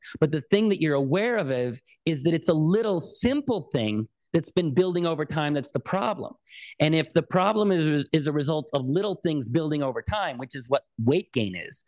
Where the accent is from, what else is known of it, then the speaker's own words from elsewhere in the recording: United States; Now, it is true that being an American, I know we have a sort of a cultural over-the-top optimism that that in other cultures is less.